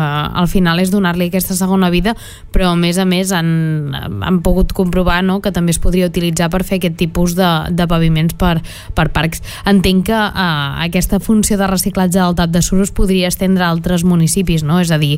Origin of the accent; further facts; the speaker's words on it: Sant Feliu de Guíxols, Catalonia, Spain; jo sóc de Sant Feliu de Guíxols